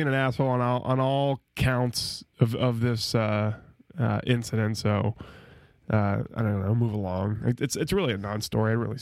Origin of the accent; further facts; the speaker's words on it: the South, United States; Yeah, well, Nick, I mean, you and we're all from the South.